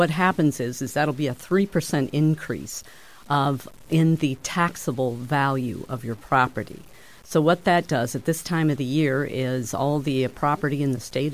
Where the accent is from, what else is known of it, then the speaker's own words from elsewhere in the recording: Pleasant Valley, Iowa, United States; I'm a lifelong Scott County resident. I grew up in Pleasant Valley where my parents farmed onions and raised there.